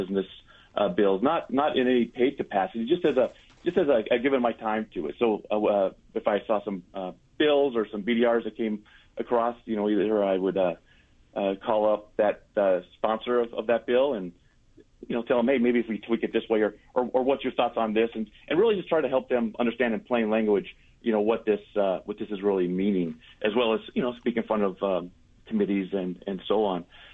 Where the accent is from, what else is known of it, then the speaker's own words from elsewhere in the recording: Las Vegas, Nevada, United States; We're all over the place down here in Vegas. But so I grew up here in Las Vegas. Graduated from Clark High School back in 91.